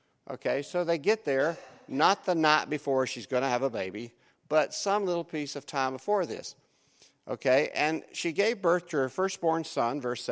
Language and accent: English; the South, United States; Now, I was raised in the South and was told that this was a barn.